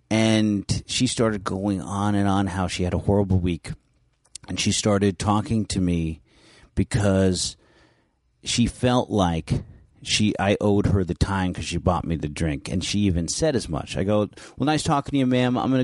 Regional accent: San Francisco, California, United States; I grew up in San Francisco in North Beach.

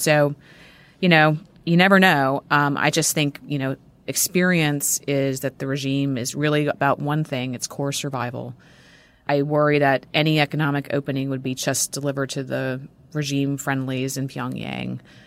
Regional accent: United States; it was deeply disturbing to me as an American

